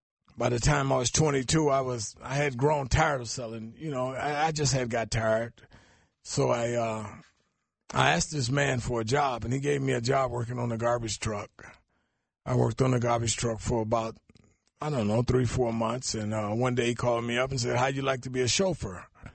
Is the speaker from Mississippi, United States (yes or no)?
yes; Mississippi, United States; I started at a very young age smoking marijuana. I grew up in Mississippi.